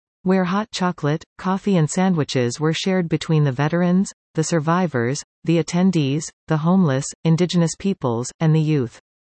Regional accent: Ontario, Canada; I am Anishinaabe KWE from Wanapite First Nation.

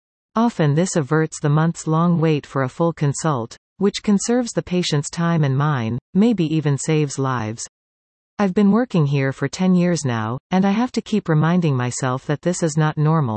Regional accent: Sault Ste. Marie, Ontario, Canada; Like many people born and raised in Sault Ste. Marie, the first time I passed through the doors of the group health center I was in a bassinet carried by my mom.

